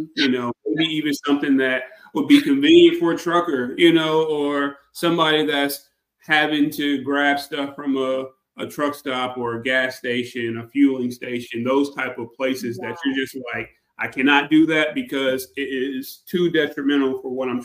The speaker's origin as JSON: {"language": "English", "country": "United States", "tie": "born or raised there", "said": "And obviously, I'm an American, born here, raised here, love it."}